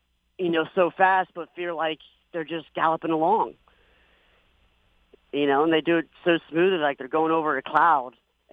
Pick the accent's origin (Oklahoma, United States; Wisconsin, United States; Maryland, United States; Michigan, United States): Maryland, United States; Silver Spring; I grew up in Silver Spring, Maryland, so there's, you know, Laurel's not too far from Silver Spring, but it's not exactly 10 minutes away.